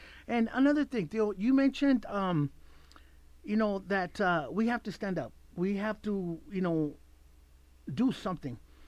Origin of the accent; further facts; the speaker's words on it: Mexicali, Baja California, Mexico; now in Reno, United States; I've been in Reno 43 years. Obviously, I've been back and forth from California. I'm originally from Mexicali, La Frontera.